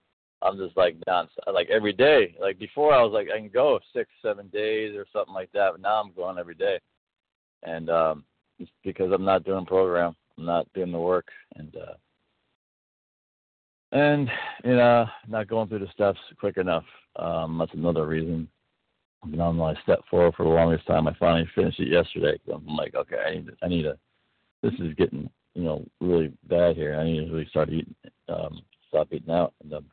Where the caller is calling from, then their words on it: Florida, United States; from Florida.